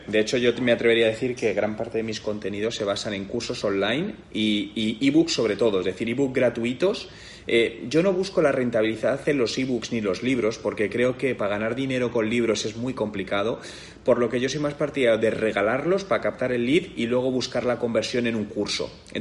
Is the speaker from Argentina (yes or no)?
no; Spain; yo soy de España